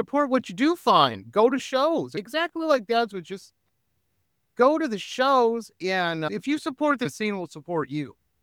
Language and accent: English; Detroit, Michigan, United States; I grew up in Metro Detroit, and I hung out with musicians growing up.